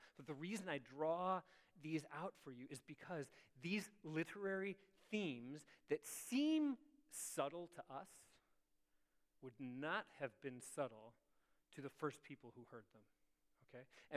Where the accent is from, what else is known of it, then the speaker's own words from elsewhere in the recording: Chicago, Illinois, United States; I grew up in the city of Chicago, and there was a group of, I grew up in a very Korean neighborhood